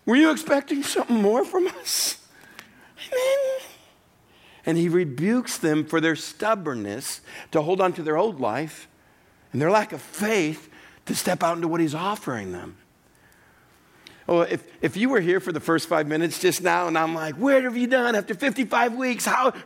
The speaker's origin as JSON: {"language": "English", "region": "Texas", "country": "United States", "tie": "born or raised there", "said": "I grew up in West Texas. I grew up around a lot of rattlesnakes. We lived about 20 minutes, 20 miles outside of El Paso, Texas. Nothing but desert."}